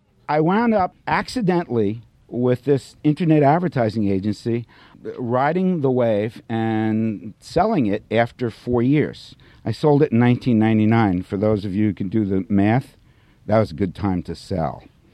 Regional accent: New York, United States; I'm from New York. You couldn't tell, could you? I didn't have that laid-back California look, right, you know?

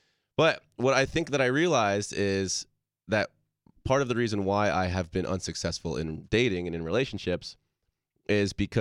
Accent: New Jersey, United States; born there; I was born in New Jersey, but when I was 1 year old, my family decided to pack everything up into a 5-bed long bus that we lived in for essentially 3 years.

